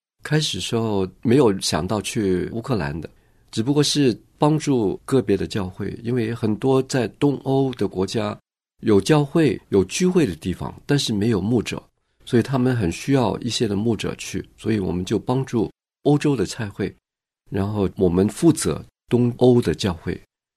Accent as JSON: {"language": "Chinese", "country": "Hong Kong", "tie": "born there", "second_language": "Chinese", "said": "学习来讲普通话，因为我是香港出生的"}